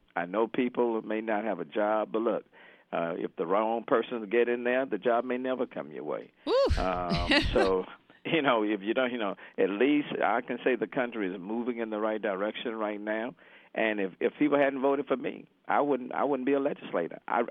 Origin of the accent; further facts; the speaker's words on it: Houston, Texas, United States; Well, you know, I'm an Acres homeboy. I'm from the Fofo.